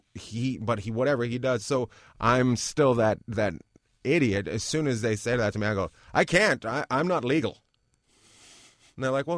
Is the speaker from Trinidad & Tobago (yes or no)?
no; Canada; now in New York, United States; I grew up in Canada.